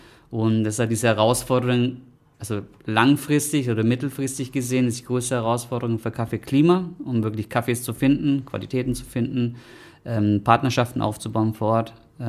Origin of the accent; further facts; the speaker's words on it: Nuremberg, Bavaria, Germany; ich komme aus Nürnberger Ecke